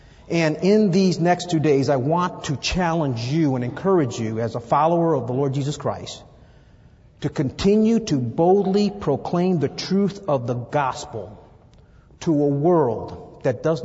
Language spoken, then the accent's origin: English; Chicago, Illinois, United States; I come from Chicago, grew up in the ghettos of Chicago. And when I came to Bob Jones University, there was some speculation whether or not I would make it.